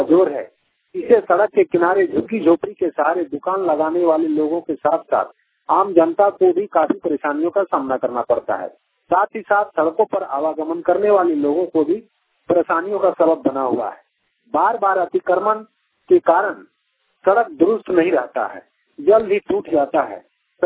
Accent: Fatehpur, Jharkhand, India; बोकारो जिले के चंद्रपुरा प्रखंड के फतेहपुर गांव का रहने वाला हूं।

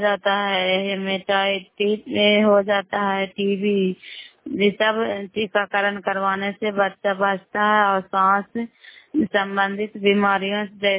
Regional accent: Bihar, India; नालंदा जिला करौली ब्लॉक के निवासी हूँ

